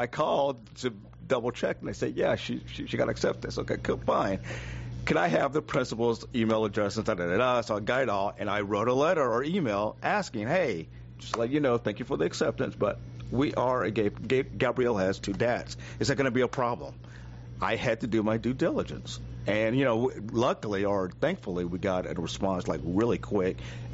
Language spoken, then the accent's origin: English; Texas, United States; Yes, I'm from Texas.